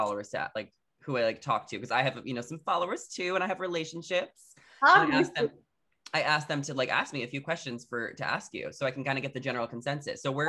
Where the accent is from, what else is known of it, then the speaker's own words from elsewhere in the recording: New York, United States; now in Los Angeles, United States; No, I grew up in New York and I moved to LA about a year and a half ago, and I love LA.